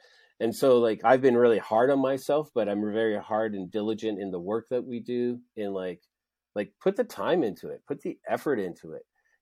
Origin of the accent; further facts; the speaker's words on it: Alberta, Canada; I grew up in Alberta